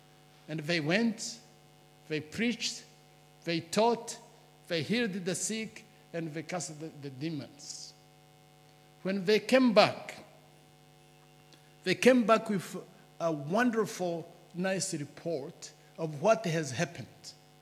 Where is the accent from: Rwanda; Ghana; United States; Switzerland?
Rwanda; As I said, I come from Rwanda, from an Anglican church, where we have about 1.2 million members in the Anglican church.